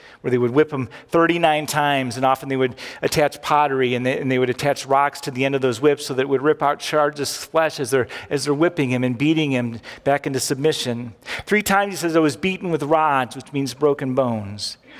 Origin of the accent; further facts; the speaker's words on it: United States; Most of us, we grew up in America, we just are.